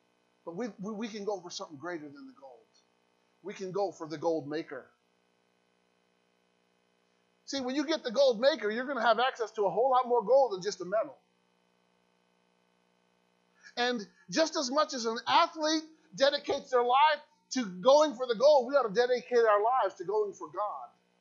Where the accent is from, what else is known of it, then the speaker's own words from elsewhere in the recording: Illinois, United States; I grew up in Illinois, and I got my permit.